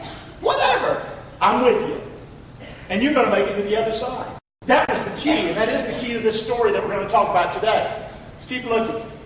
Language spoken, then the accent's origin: English; Rockingham, North Carolina, United States; I'm from Rockingham, North Carolina. Little old hole in the road.